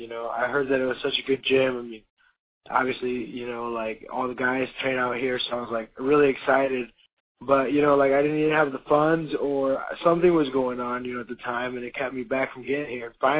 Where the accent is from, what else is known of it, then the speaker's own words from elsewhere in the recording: Monterrey, Nuevo León, Mexico; English is a second language; now in United States; I'm from Monterrey, Nuevo León. Right there, northern part of Mexico. All my family's down there.